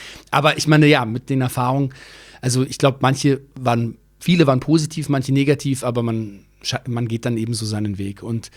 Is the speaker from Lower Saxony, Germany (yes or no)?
no; Munich, Bavaria, Germany; geboren bin ich in München, ich bin dort auch aufgewachsen, habe dort dann auch das Abitur gemacht